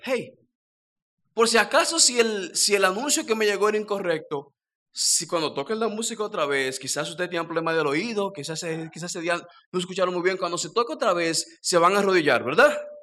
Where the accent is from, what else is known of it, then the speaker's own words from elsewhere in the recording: Dominican Republic; now in Mexico; Ya ven que yo no hablo como dominicano, ya hablo como mexicano, échale ganas.